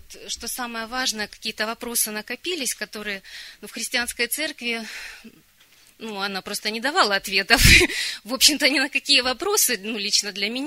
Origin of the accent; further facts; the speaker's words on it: Kharkiv, Kharkiv Oblast, Ukraine; я из Харькова, это Украина.